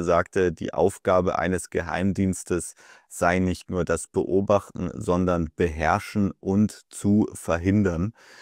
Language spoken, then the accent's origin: German; Germany; in unserer Heimat oder in meiner Heimat in Deutschland?